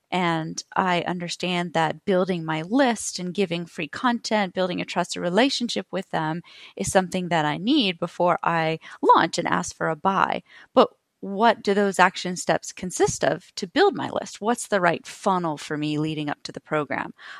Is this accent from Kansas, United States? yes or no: no; Atlanta, Georgia, United States; I'm from Atlanta, Georgia.